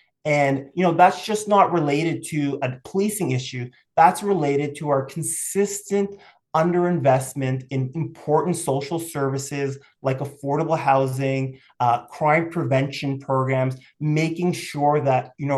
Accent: Toronto, Ontario, Canada; I grew up in Toronto community housing. But I grew up in a time in Toronto where you could be poor

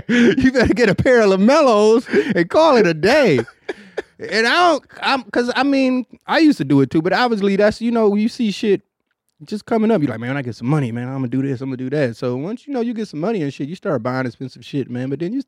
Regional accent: Detroit, Michigan, United States; now in Texas, United States; I'm from Detroit, you know?

